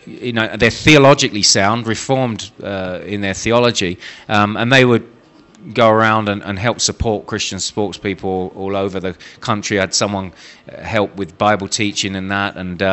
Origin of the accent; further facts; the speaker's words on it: Eltham, London, United Kingdom; born there; I was born in Eltham, South London.